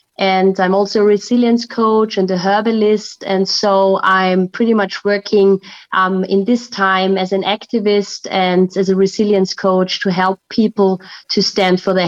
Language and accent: English; Graz, Styria, Austria; Well, I studied medicine in my hometown, which is Graz in Austria, second biggest city, has just 300,000 inhabitants.